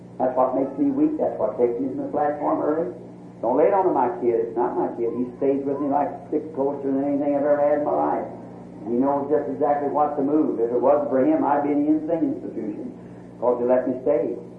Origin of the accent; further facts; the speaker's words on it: United States; We know, I'm an American too. And it's the loveliest land in the country. All over this backslid state, this is my home. I love it.